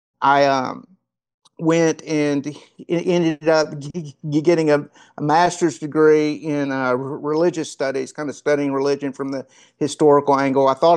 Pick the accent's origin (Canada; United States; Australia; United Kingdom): United States; Paducah, Kentucky; You know, I grew up in Paducah, Kentucky